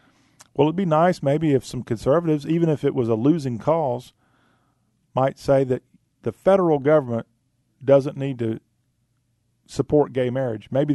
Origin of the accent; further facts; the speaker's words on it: the South, United States; as a Southerner born and bred and raised and plan on likely dying in the South